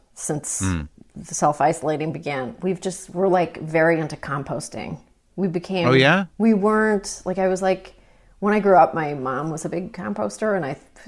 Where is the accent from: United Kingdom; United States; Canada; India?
Canada; Toronto, Ontario; I grew up in Toronto.